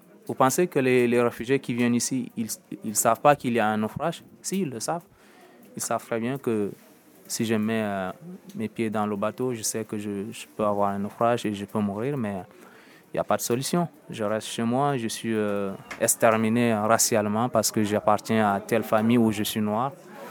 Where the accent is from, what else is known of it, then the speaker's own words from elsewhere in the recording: Lac, Chad; Si je dis que je suis tchadien, la région où j'ai grandi, c'était au cœur du lac Tchad, entre le Cameroun, le Tchad et le Nigeria.